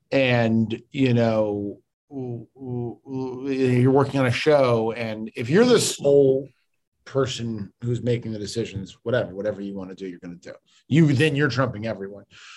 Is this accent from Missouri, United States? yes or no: no; Chicago, Illinois, United States; I grew up in Uptown, which like my neighbor got shot in front of our house.